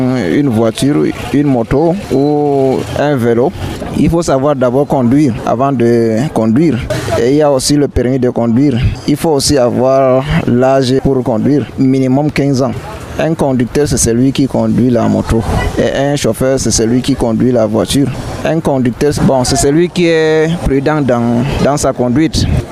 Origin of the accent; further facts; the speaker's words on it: Maroua, Far North, Cameroon; je suis de Maroua.